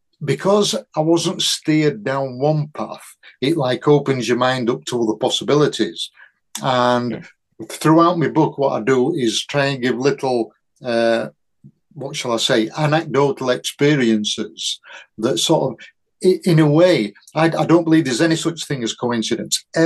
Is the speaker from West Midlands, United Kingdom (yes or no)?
no; Yorkshire and the Humber, United Kingdom; this is all my opinion, but I'm a Yorkshireman, so I think I'm right.